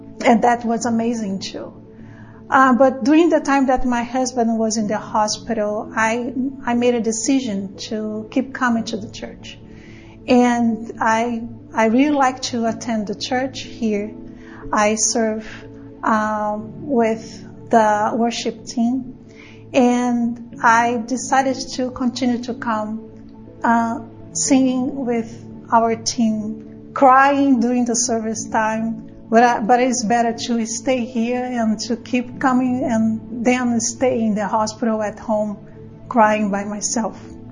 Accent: Brazil; English is a second language; I'm from Brazil originally

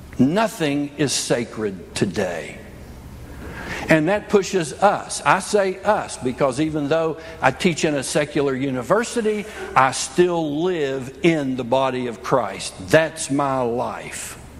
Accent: West Virginia, United States; Now, I grew up in West Virginia.

